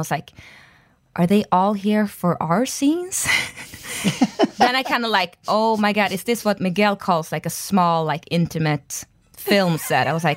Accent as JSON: {"language": "English", "country": "Sweden", "said": "I mean, I'm from Sweden, so we have like small premieres"}